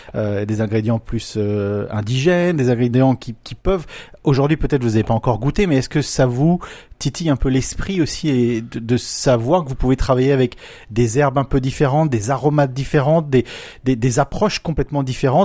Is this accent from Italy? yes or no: no; France; on est français, on peut avoir un peu la grosse tête quand on parle de cuisine et de gastronomie